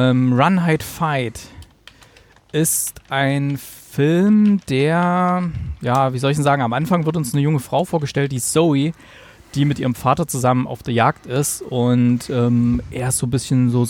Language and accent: German; Thuringia, Germany; Thüringen, wo ich herkomme, da gab es so einen Fall in Erfurt damals und so.